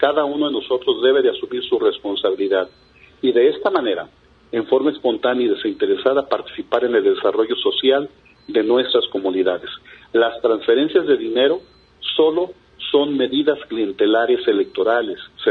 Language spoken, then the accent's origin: Spanish; Mexico